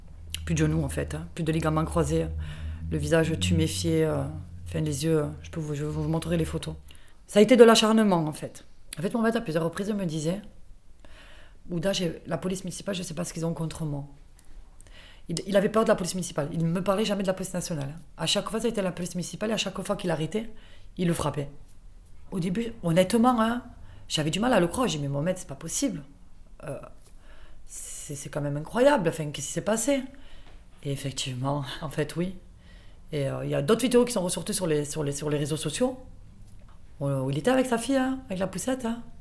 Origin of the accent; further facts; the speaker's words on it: Tunisia; et puis on est tunisien. Et puis quand je vous dis qu'on est tunisien